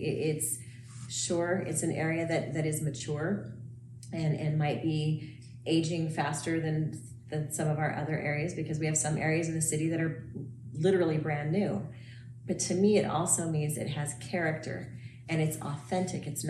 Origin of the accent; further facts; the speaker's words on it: Henderson, United States; wow, I'm so glad I grew up in Henderson.